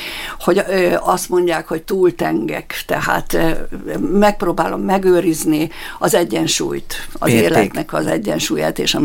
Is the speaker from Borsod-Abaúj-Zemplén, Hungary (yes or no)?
yes; Miskolc, Borsod-Abaúj-Zemplén, Hungary; born there; az én őseim a történelmi borvidékre néznek vissza, igen, tehát Tarcarról származom, bár én Miskolcon születtem, de a szüleim és az őseim, azok tarcaliak, visszakerestem a családfát, tehát mindig is tarcaliak voltak, és reformátusok voltak, az ötvösök